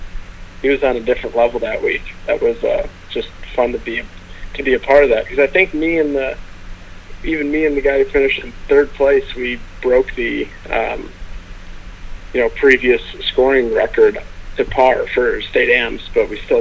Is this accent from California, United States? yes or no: yes; California, United States; Our families were old friends, and we grew up in California